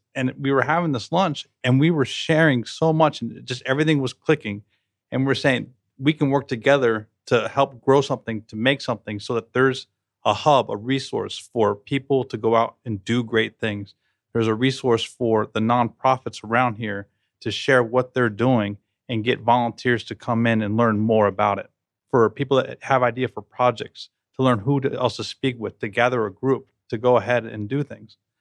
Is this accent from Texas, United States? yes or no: no; New York, United States; growing up within my hometown in the area, which was in New York in Orange County, an area of 5,000 people.